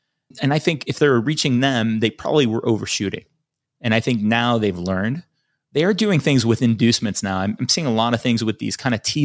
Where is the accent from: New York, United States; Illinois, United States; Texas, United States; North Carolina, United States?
Illinois, United States; Chicago; I grew up in Chicago.